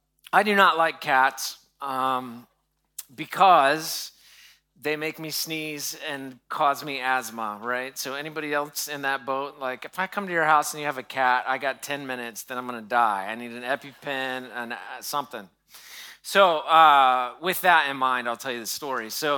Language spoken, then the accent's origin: English; Tennessee, United States; And so that's growing up in Tennessee, that's where you get it.